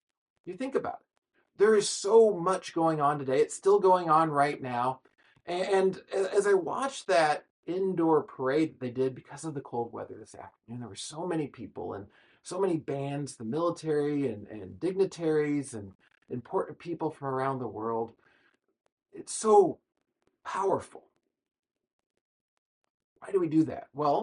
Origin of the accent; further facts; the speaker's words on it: United States; it was just amazing as an American to watch this